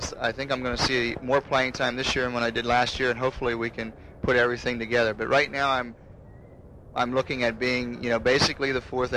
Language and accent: English; Harrisburg, Pennsylvania, United States; I grew up in New York, Harrisburg area, Pennsylvania, and Goldsboro.